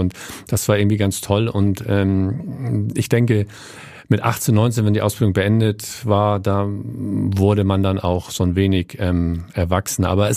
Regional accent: Hamburg, Germany; bin dann auch ein bisschen im Hamburger Hafen mit aufgewachsen. Ich komme aus Hamburg

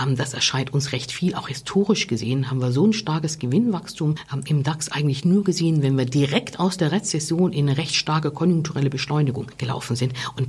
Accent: Germany; now in Switzerland; als Deutsche, die in der Schweiz lebt

